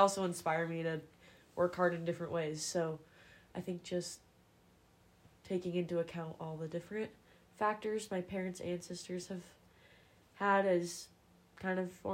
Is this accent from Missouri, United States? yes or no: no; Snohomish, Washington, United States; now in Missoula, United States; We are both from Snohomish, Washington. We're born and raised there, and Missoula has very quickly become a new home to us.